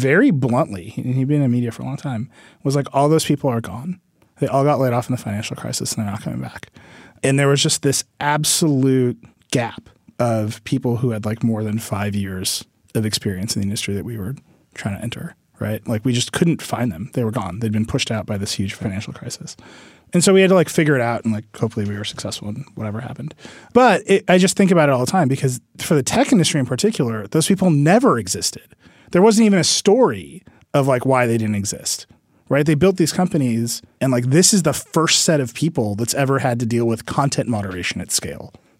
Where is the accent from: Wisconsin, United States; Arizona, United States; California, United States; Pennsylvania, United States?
Wisconsin, United States; And like in my home state of Wisconsin, they're calling it the Wiscon Valley because Foxconn.